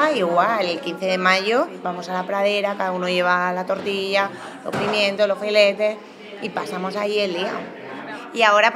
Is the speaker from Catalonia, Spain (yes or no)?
no; Madrid, Community of Madrid, Spain; yo nací en Madrid, en un barrio de Carabanchel Bajo, que se llama Pan Bendito, y mis padres pues nacieron, bueno, mis padres también nacieron en Carabanchel Bajo, pero no precisamente donde vivimos ahora